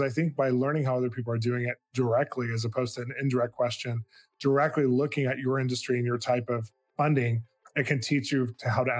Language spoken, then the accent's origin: English; California, United States; Well, we're from California, so we understand that.